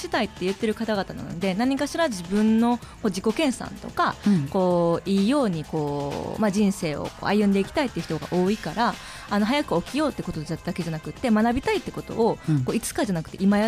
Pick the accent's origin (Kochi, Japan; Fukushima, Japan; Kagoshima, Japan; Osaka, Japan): Osaka, Japan; しかも私まあ大阪出身なんですけど、